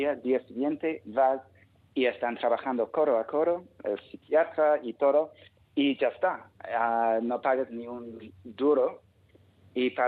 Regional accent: London, United Kingdom; Spanish is a second language; moved away as an adult; now in Spain; yo me he escapado del Reino Unido y nunca quiero volver

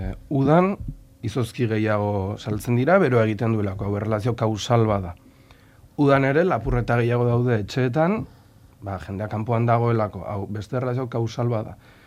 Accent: Tolosa, Basque Country, Spain; ni Tolosarra naiz.

